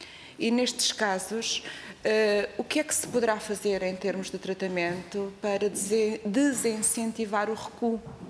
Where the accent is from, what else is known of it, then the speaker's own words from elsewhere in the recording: Viseu, Portugal; eu também sou do interior de Viseu